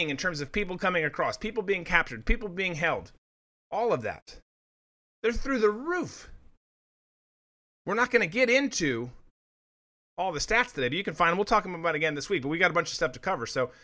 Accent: Minnesota, United States; you guys know, I'm from Minnesota originally. I love the state as a whole.

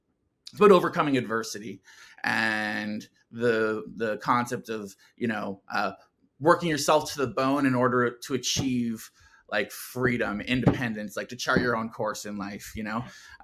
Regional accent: Dunnville, Ontario, Canada; moved away as an adult; now in Austin, United States; I was born and raised in Dunnville, Ontario, and lived in Ontario my whole life up until a couple of years ago, and I relocated to Austin, Texas

